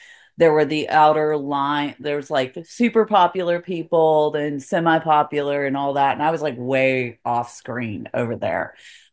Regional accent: Asheville, North Carolina, United States; also born or lived in Anchorage, Alaska; I was born in Anchorage, Alaska, but my family is from Asheville, North Carolina. My dad was in the military. We traveled around for a little bit and then we went back to Asheville, North Carolina. I grew up there.

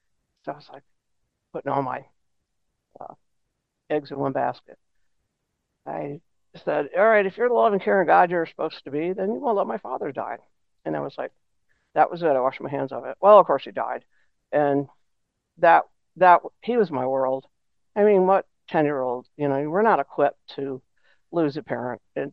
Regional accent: Poughkeepsie, New York, United States; I'm from upstate New York originally. I was born in Poughkeepsie, New York.

